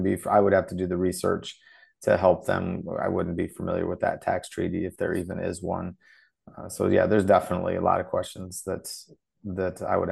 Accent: Zambia; born there; I was born in Zambia, where the baobab tree lives

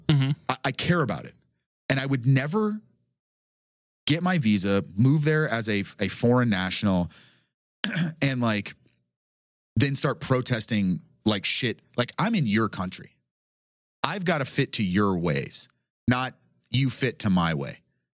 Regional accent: United States; I have to really dial back being an American

